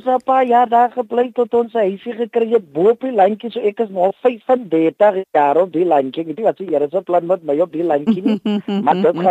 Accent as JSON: {"language": "Afrikaans", "town": "Jonkershoek", "region": "Western Cape", "country": "South Africa", "tie": "born or raised there", "said": "maar dit begin in Jonkershoek en ek is 'n kind van Jonkershoek"}